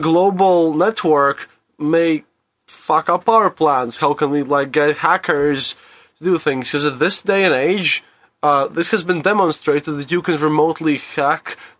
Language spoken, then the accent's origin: English; Riga, Latvia; English is a second language; There, I have said this, and … from Riga, Latvia, from EU.